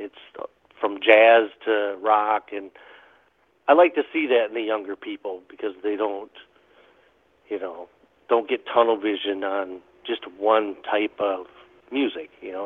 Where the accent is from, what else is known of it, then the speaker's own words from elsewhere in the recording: La Crosse, Wisconsin, United States; I am originally from La Crosse. I went to high school here, or graduated from high school here. And then I went into the military and was gone for 25 years, and I had recently moved back in 2010.